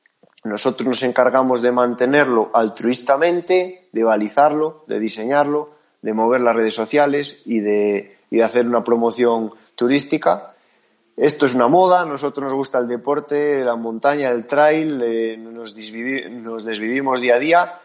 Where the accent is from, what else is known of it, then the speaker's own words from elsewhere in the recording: León, Castile and León, Spain; Yo llevo aquí 10 años, soy de León y estoy encantado, soy de pueblo y no me da duelo decirlo